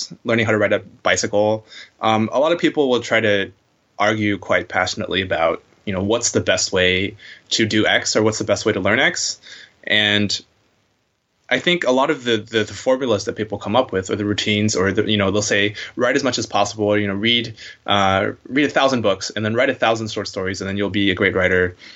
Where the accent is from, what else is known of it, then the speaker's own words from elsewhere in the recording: Florida, United States; I'm the first generation child of fresh off the boat parents. And so, but where I went to school, I'm from Florida in the United States, which is, you know, mostly pretty uniform culturally.